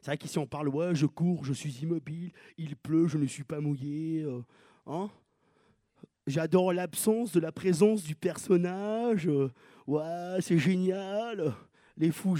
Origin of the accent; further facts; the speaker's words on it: Algeria; Moi je suis algérien quoi, j'ai du mal à être végétarien. Déjà je suis algérien, y'a rien déjà.